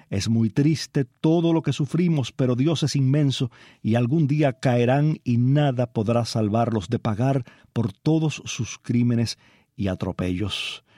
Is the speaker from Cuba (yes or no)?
yes; Holguín, Cuba; now in Chaparra, Cuba; Yo nací en Holguín, vivo en Chaparra y crecí bañándome en la herradura.